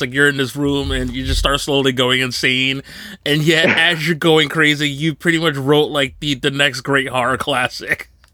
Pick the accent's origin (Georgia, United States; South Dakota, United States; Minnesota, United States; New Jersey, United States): New Jersey, United States; I grew up in Northeast New Jersey and you're a New York guy.